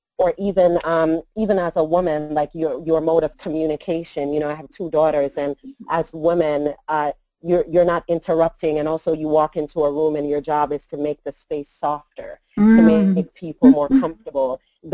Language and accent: English; Jamaica; Jamaicans have, you know, this idea of what is proper and what is right and what is good. And so we're very heavily influenced by traditional British culture